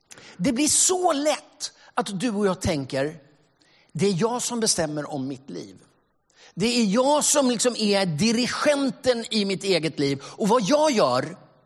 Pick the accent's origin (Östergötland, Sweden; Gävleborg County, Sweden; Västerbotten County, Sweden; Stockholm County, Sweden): Stockholm County, Sweden; Stockholm; also born or lived in South America; Jag är uppvuxen i Stockholm, men missionärsbarn har bott ett gäng år i Sydamerika.